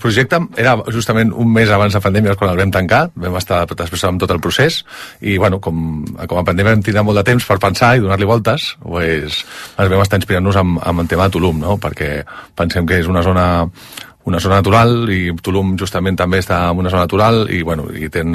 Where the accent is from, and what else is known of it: Castelldefels, Catalonia, Spain; born or raised there